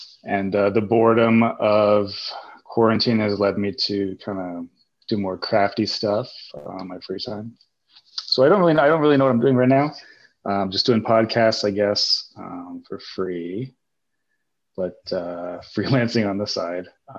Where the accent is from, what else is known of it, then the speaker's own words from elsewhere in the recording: California, United States; Most of my childhood, I grew up in Northern California.